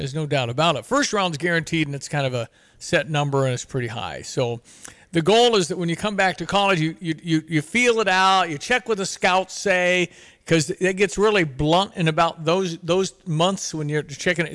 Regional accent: California, United States; Anyway, so you got this California guy, and we're Californian.

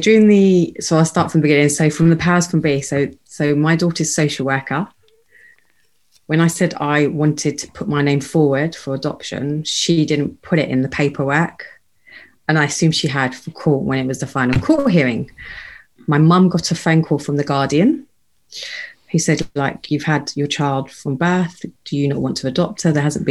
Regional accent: North India, India; we're Asian, we're from India, from North India

